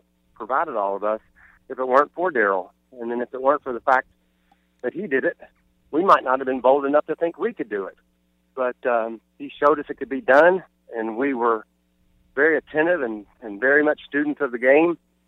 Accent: Kentucky, United States; Growing up in Kentucky, you didn't have a ton of NASCAR

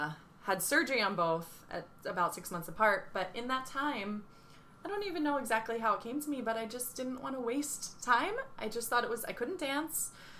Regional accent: Cape May, New Jersey, United States; I'm from South Jersey, a small beach town called Cape May.

